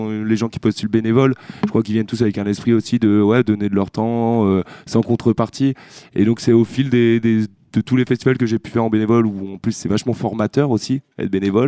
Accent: Lille, Hauts-de-France, France; Je viens de Lille à l'origine

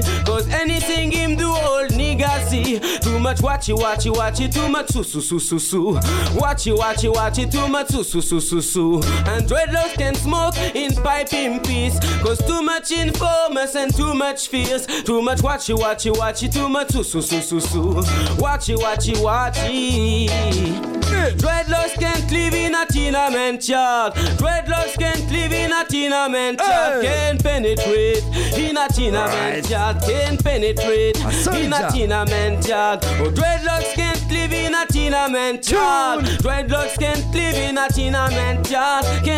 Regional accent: France; Je suis français de base, voilà. Donc, je parle couramment français et pas du tout couramment anglais

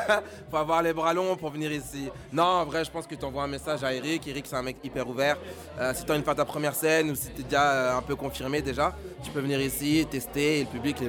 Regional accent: Saint-Denis, Île-de-France, France; C'est ça, moi je viens de Paris, banlieue parisienne Saint-Denis.

